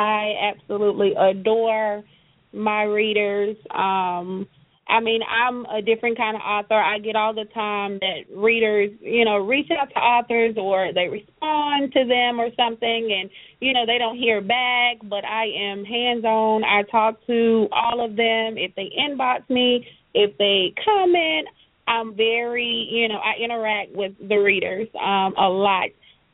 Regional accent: the South, United States; I'm from the country. I'm from the South. I'm a small city from the South.

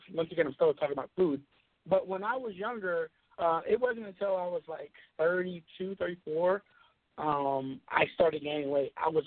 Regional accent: Louisiana, United States; See, I grew up in Louisiana, and so I'm just used to eating some good food.

